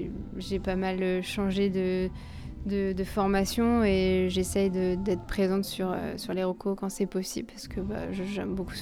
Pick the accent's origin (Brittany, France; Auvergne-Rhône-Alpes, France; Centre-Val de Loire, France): Centre-Val de Loire, France; Vendôme; je suis de Vendôme, mes parents habitent à Vendôme